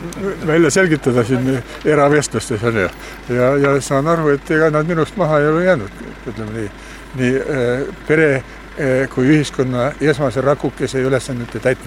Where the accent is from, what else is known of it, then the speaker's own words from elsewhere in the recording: Saare County, Estonia; Minu kodukoht on sellise koha peal, et kui lennukid lähevad Kuressaare lennuväljale maanduma, kursiga 240, siis nad paratamatult lendavad üle minu kodu.